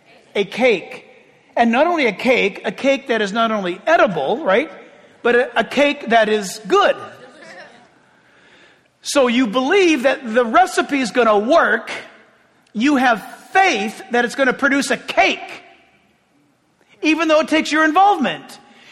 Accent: United States; born there; I'm an American, and also I was born in the United States.

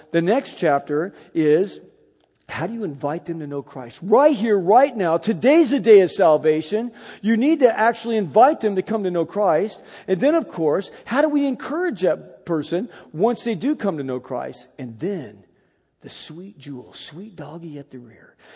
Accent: Riverside, California, United States; I'm from Riverside. You know, I don't know anything down there.

